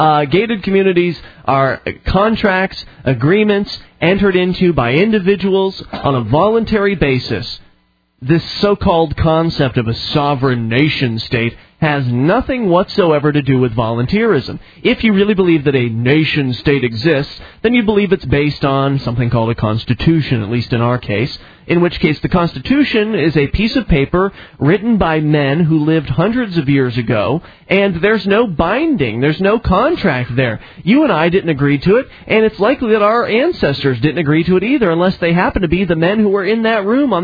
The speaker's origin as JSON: {"language": "English", "country": "United States", "tie": "born there", "said": "I was born in the United States"}